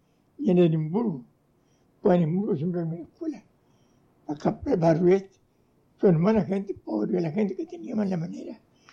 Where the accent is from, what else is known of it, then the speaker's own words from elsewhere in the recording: Mexico; Sí, pues todos eran mexicanos. No había gringos. Uno que otro del que hubiera encartado. Y como era mexicano, optaba ir con ellos.